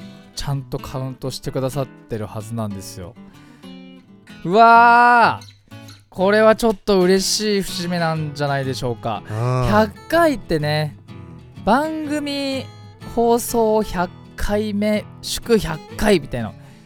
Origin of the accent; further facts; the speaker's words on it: Fujisawa, Kanagawa, Japan; 藤沢出身の俳優タレントとして活動する